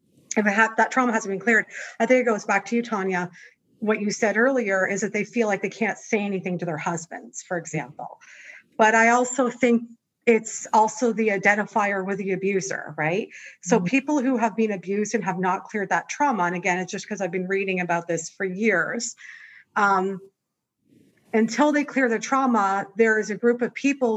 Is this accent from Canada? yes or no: yes; Canada; now in United States; I'm Canadian. I'm here on a green card.